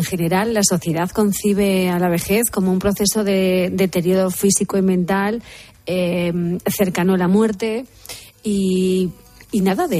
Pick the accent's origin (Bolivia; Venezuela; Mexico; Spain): Spain; Pero fíjate qué optimistas somos, que los españoles los situamos a los 74